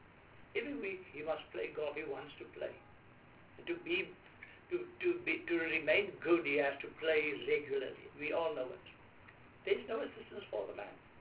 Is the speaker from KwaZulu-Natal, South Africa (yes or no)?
no; Port Elizabeth, Eastern Cape, South Africa; I know I'm from Port Elizabeth. I'm from the Eastern Cape